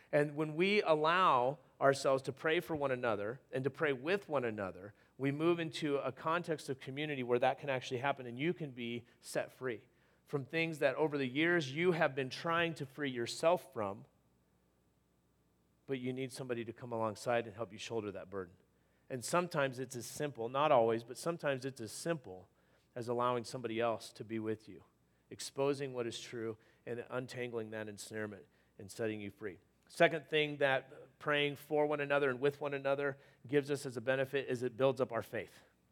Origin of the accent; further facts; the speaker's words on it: California, United States; I grew up in California. Just lock your doors.